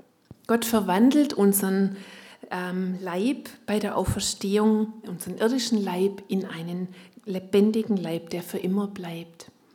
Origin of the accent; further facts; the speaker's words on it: Baden-Württemberg, Germany; Ich komme aus der Ulmer Gegend, aus einer ländlichen Gegend